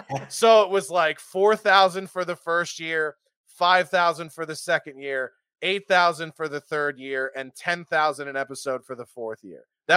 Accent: Philadelphia, Pennsylvania, United States; And we premiered at 1.3 at our week two episode in my hometown of Philly.

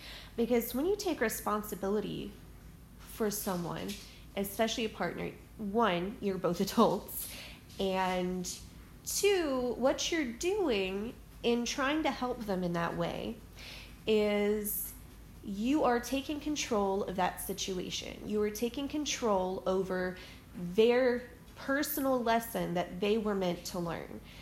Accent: Southern United States, United States; Now, I was raised in the South. I still live in the South, right smack dab in the middle of the Bible Belt.

